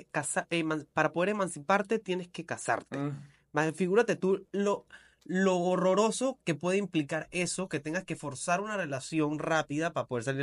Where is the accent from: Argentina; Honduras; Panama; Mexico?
Panama; Soy panameño, ya tenía la estabilidad.